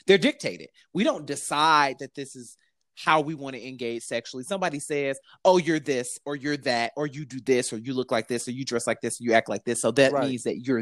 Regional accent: Detroit, Michigan, United States; I'm from Detroit, so Detroit is just rough all around.

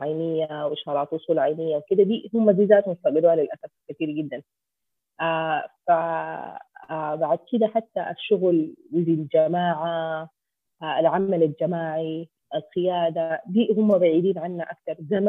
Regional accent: Sudan; حيقولوا متخلفه هنا عندنا في السودان

